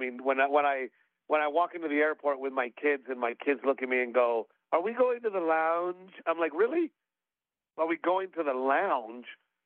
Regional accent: Gregory, Texas, United States; I grew up in a little town in Texas called Gregory, Portland. And, you know, I am a very simple man.

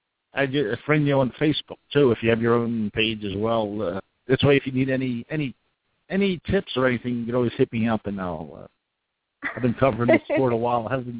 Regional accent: Washington Township, New Jersey, United States; and I'm from Washington Township, Gloucester County, New Jersey.

